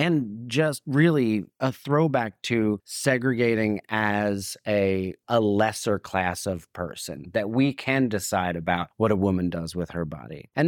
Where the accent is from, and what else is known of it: New Jersey, United States; born or raised there